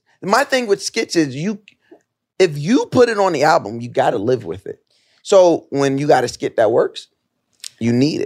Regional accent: New York, United States; But as a kid growing up in New York, I didn't hear those stories.

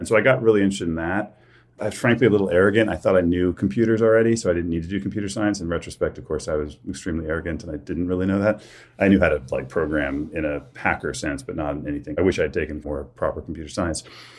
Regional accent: Ohio, United States; I grew up in Ohio and just the schools I went to in Ohio, for whatever reason, didn't teach me that.

